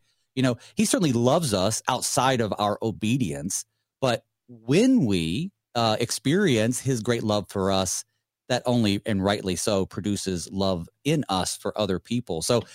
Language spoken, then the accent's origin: English; North Carolina, United States; growing up in North Carolina in the western part, 32 was cold, and is about as cold as it usually got.